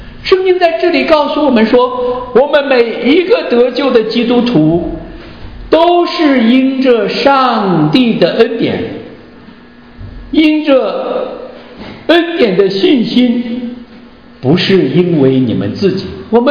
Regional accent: Qinghai, China; moved away as an adult; also born or lived in Northeast China / Japan; 我从小生活在这个偏远的青海啊，那是中国最落后的省份啊，我不会想到说，哎，我跑到东北去读大学

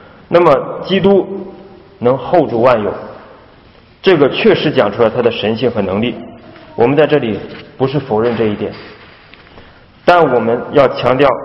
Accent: Dalian, Liaoning, China; 我是大连人虽然也是东北但说不出那个口音

